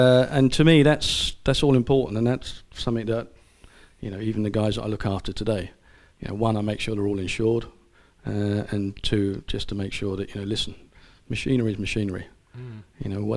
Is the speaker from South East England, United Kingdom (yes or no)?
no; Islington, London, United Kingdom; My dad's dad was a coalman. We come from Islington. My mum comes from Watford.